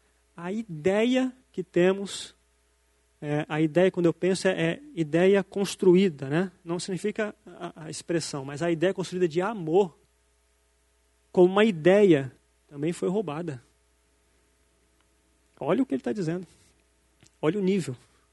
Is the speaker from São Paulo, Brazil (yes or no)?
yes; Jundiaí, São Paulo, Brazil; Fiquei 18 anos fora daqui. Eu sou de Jundiaí, né? Do interior aqui de São Paulo. Voltei para cá faz um mês e meio, mais ou menos.